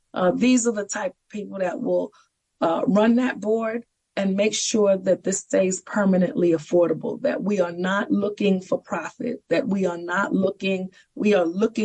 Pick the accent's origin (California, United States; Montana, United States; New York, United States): New York, United States; New York City; And our families, you know, growing up in the Harlem that I grew up in and how we raised our children